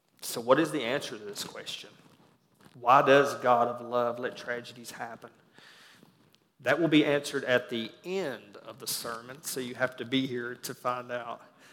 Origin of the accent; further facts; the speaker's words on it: the South, United States; because, you know, growing up in the South, you always hear about Christmas and the manger scene and all that stuff